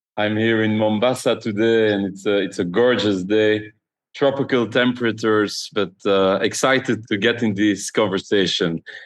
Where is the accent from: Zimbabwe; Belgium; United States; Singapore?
Belgium; I'm born and raised in Belgium. I'm 42 years old